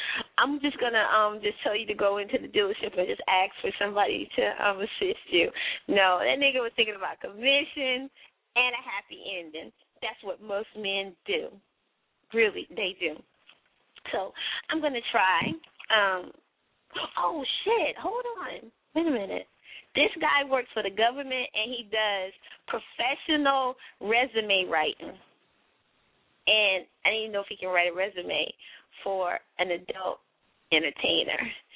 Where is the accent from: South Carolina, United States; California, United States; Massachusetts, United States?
California, United States; Me, I'm in Durham right now, but I'm originally from Cali.